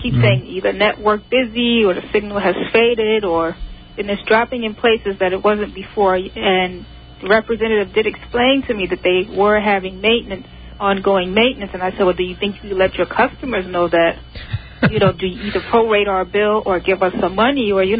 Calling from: New York, United States; I'm calling from Manhattan.

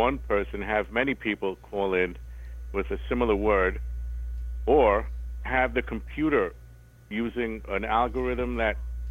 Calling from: Centereach, New York, United States; Center Reach.

